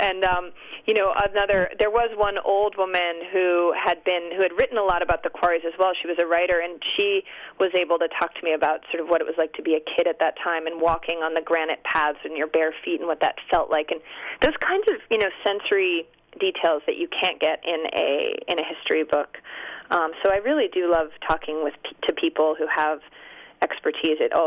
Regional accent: Gloucester, Massachusetts, United States; I grew up in Gloucester, Massachusetts, which is where this book is set

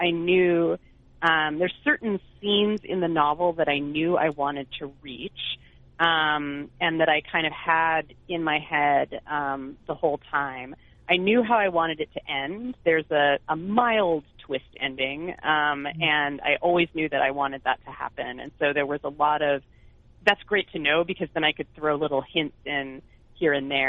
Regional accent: Irvine, California, United States; even though I grew up in Irvine

